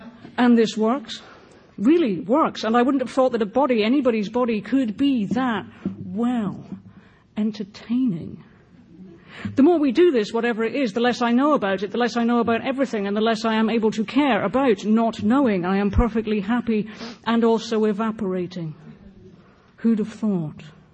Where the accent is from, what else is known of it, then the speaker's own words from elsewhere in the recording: United Kingdom; Obviously, I'm from Britain